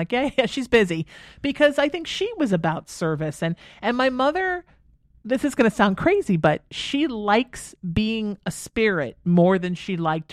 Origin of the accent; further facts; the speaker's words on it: Ireland; And also, I'm Irish, so St. Bridget a lot.